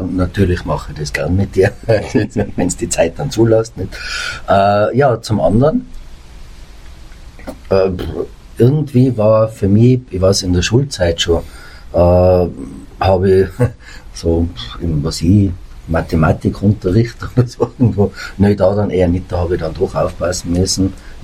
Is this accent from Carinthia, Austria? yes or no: no; Innsbruck, Tyrol, Austria; aber so mit 5, 6 Jahren war dann Innsbruck bei mir und bin dann in Innsbruck einfach schulgegangen, aufgewachsen. Also man fühlt sich schon als Tiroler, aber man hat die steirischen Wurzeln, auf die ich auch stolz bin.